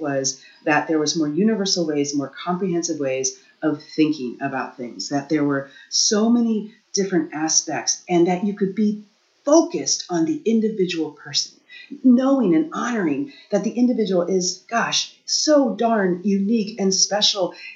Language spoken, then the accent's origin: English; Midwest, United States; So, you know, I grew up the daughter of two pharmacists. I grew up in the Midwest.